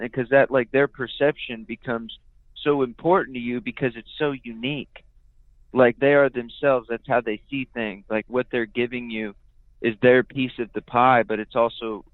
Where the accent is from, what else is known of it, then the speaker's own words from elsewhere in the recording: San Antonio, Texas, United States; I grew up in San Antonio and live in San Antonio, and he lives right down the road in Bernie.